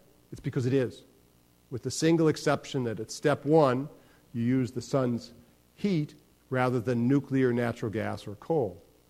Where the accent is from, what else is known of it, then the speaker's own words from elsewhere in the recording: Southwest, United States; Well, I'm from the Southwest.